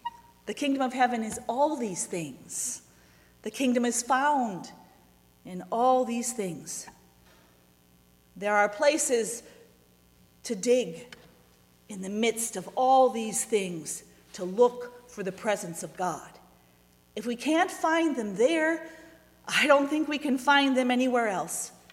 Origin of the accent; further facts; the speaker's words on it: Minnesota, United States; How I loved that as a kid growing up in Minnesota.